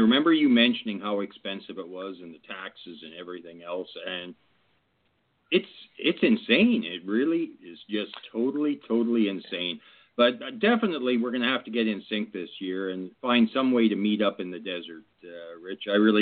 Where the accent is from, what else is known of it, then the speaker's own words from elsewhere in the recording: Canada; being the Canadian, I will apologize on behalf of everybody concerned.